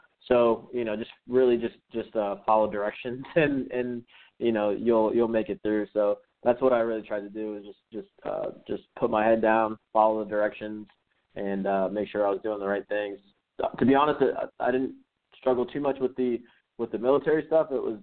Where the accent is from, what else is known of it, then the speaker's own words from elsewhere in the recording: Tampa, Florida, United States; Yes, we grew up in Tampa, Florida.